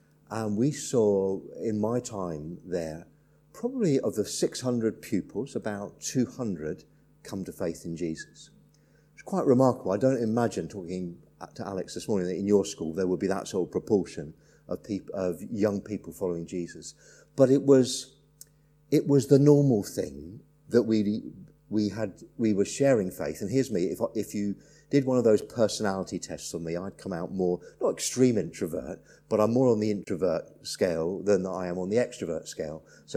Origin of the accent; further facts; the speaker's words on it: Belfast, Northern Ireland, United Kingdom; moved away as an adult; but I grew up in Ireland, so not that it's a bad thing to be Irish, if there are any Irish people here, it's a good thing to be, but from the age of 3 to 18, I lived in Belfast, and I came to faith in Jesus